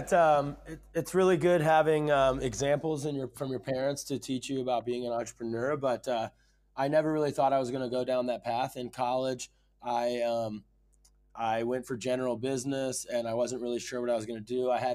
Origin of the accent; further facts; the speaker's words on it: Ohio, United States; I grew up in a small town in Ohio. Definitely didn't have access to travel.